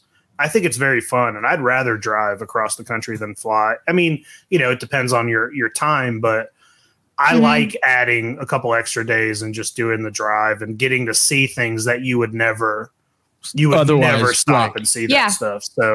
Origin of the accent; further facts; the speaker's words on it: Connecticut, United States; born there; also born or lived in Georgia; I was born in Connecticut and I did a lot of back and forth between Georgia and Connecticut, but we were always flying.